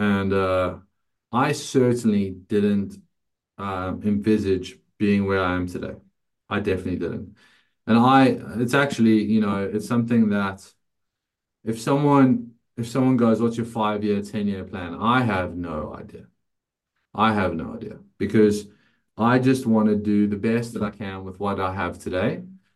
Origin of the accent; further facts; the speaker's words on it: South Africa; As a 19, 20-year-old trainer, that was like, as a South African, that's more money than I've ever heard in my life.